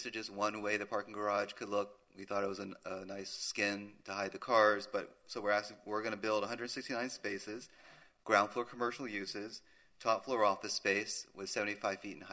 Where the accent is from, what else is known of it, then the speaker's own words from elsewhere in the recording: Miami, Florida, United States; I grew up in Miami.